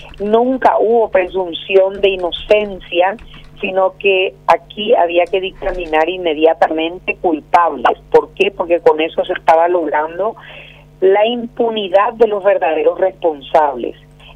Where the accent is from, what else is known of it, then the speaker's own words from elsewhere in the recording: Paraguay; como paraguayos y paraguayas